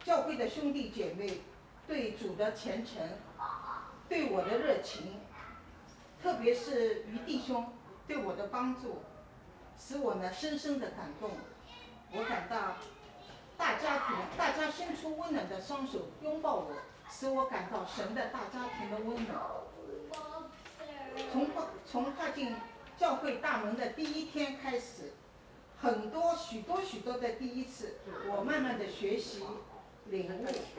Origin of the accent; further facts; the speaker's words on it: China; now in United States; 我从大陆来美国的第一个周日，我就来到了，就是尔湾华人基督教会